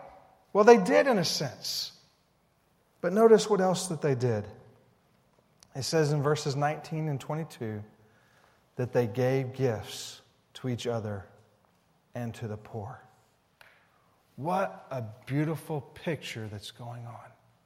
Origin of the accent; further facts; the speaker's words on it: Alabama, United States; I came across a story from Alabama. Yeah, our home state.